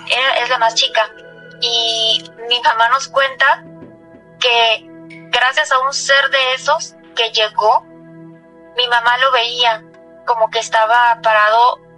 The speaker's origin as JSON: {"language": "Spanish", "region": "Veracruz", "country": "Mexico", "tie": "born or raised there", "said": "Yo recuerdo que cuando era niña en Veracruz, mi hermana había nacido enferma."}